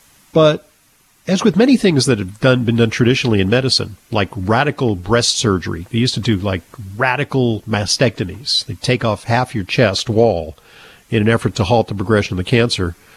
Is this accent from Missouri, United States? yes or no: no; New York City, New York, United States; And let's take a call now from Verena in my hometown in New York City.